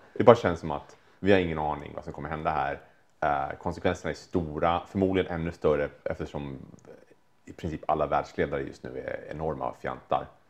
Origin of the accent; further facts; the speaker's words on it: Stockholm, Stockholm County, Sweden; det är inte så att jag känner någon rädsla som stockholmare.